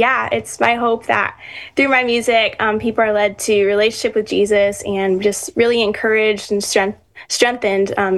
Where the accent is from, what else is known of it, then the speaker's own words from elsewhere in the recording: Florida, United States; now in Nashville, United States; I'm from Florida originally, but I've been here in Nashville for about 3 years now.